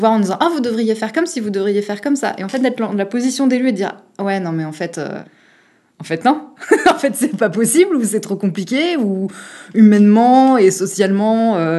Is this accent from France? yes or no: yes; Grenoble, Auvergne-Rhône-Alpes, France; Alors moi, je suis grenobloise d'origine. Après, j'ai bougé un peu partout en France et dans le monde pour mon travail dans la coopération internationale.